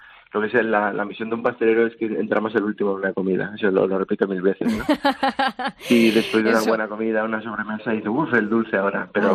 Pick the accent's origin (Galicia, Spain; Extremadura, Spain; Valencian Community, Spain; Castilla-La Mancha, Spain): Valencian Community, Spain; que nosotros somos valencianos, la naranja tiene su aquel